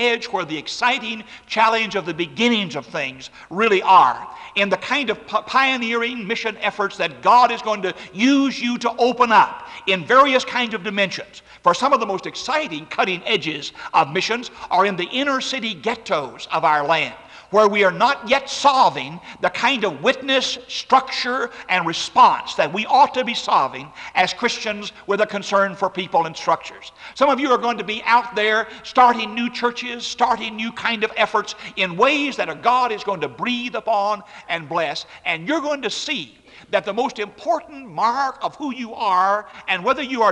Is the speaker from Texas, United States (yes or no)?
yes; Dallas, Texas, United States; I grew up in South Dallas in a kind of inner city where street fighting was a way of survival and a kind of a way of life